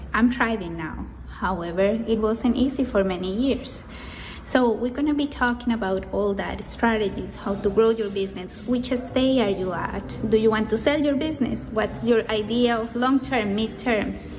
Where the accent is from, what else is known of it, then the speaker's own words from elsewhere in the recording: Colombia; I'm from Colombia.